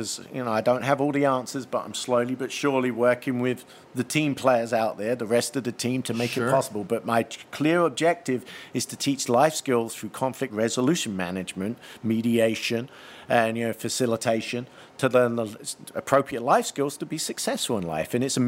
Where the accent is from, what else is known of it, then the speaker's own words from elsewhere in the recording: England, United Kingdom; When I grew up in England, the message was very monotone